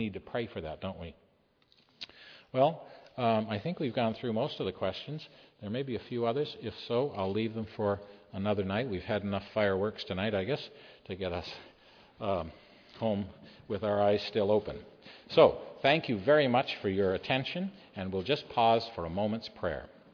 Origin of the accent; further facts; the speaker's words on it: Canada; Well, I'm from Canada.